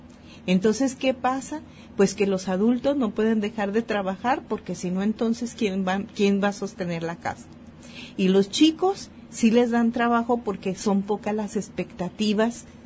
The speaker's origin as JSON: {"language": "Spanish", "country": "Mexico", "said": "habrá que pensar en qué nos hace falta como mexicanos para que modifiquemos nuestras conductas"}